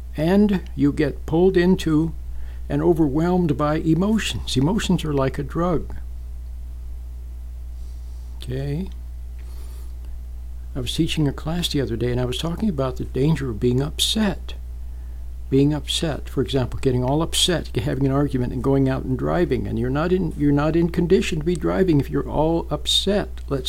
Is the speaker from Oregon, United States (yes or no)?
no; Salt Lake City, Utah, United States; when I was a kid, a young man, growing up in Salt Lake City, Utah. Beautiful, beautiful place.